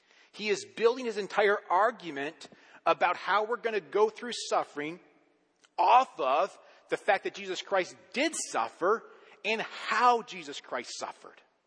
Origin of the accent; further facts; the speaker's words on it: Lancaster, Pennsylvania, United States; I grew up in an Amish community. I was not Amish, okay? But I grew up in Lancaster, Pennsylvania area. It is a massive Amish community.